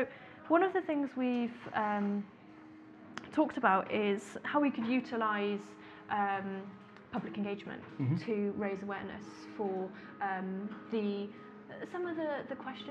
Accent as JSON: {"language": "English", "region": "Wales", "country": "United Kingdom", "said": "for me as a Welsh person, the scientists in Wales are doing to help tackle cancer"}